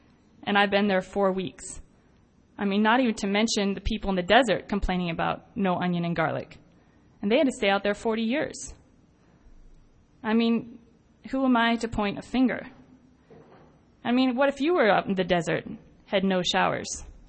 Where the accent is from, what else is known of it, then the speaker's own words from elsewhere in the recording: Kenya; I grew up in Kenya and went to boarding school there.